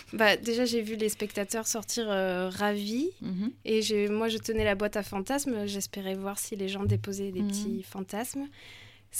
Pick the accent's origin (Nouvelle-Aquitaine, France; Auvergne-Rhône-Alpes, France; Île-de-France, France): Nouvelle-Aquitaine, France; Hendaye; Oui, je suis originaire d'Andaï, de Béobi.